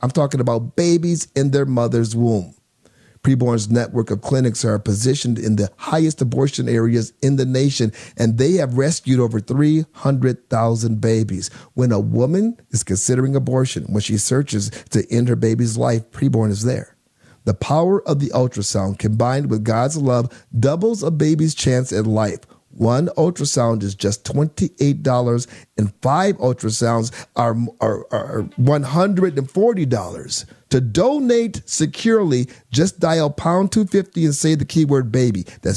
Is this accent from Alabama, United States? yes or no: no; Milwaukee, Wisconsin, United States; now in Phoenix, United States; I am from Phoenix, Arizona, and my hometown, Tucson, Arizona, adopted hometown, really originally from Milwaukee.